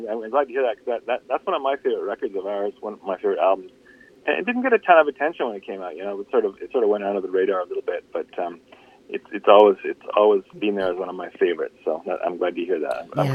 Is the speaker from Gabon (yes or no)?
no; Montreal, Quebec, Canada; And we grew up in Montreal, which in the coming of age in the 70s, which was a great time for music and a great time for music in Montreal.